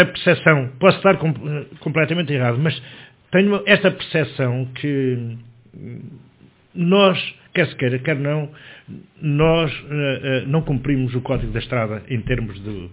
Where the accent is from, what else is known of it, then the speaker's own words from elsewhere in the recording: Portugal; nós somos portugueses, somos latinos e temos uma maneira de ser